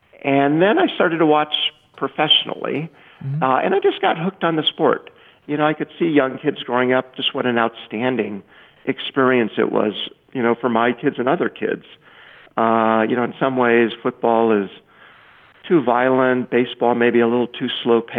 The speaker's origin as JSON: {"language": "English", "region": "Indiana", "country": "United States", "tie": "born or raised there", "said": "You know, I grew up in Indiana, not far from Chicago, and it was not an option for me growing up."}